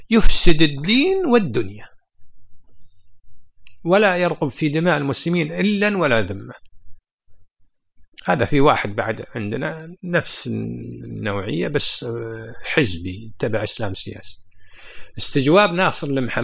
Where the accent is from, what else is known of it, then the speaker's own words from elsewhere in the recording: Kuwait; لكن الناس يعني عندنا في الكويت يعني يقدرون حتى الغير كويتي